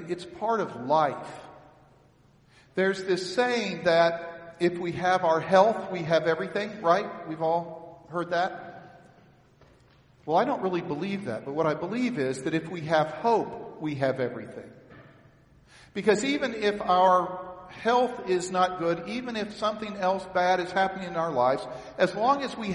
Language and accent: English; Texas, United States; Now see, I'm from Texas. And so the idea of securing borders has special meaning to me.